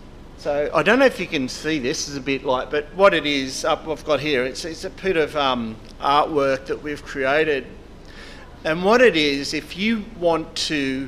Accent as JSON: {"language": "English", "town": "Taree", "region": "New South Wales", "country": "Australia", "first_language": "Gutang", "said": "I'm an Aboriginal person. The Aboriginal nation where I'm from is the Warramai nation. So we think in rivers a lot. So if people know the Manning River around Taree, that's where my mob's from in New South Wales."}